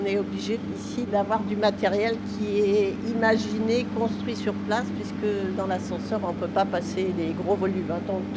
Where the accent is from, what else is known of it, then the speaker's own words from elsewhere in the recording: Pays de la Loire, France; moi je suis originaire d'Anjou, il y en a pas mal dans les caves du Saumurois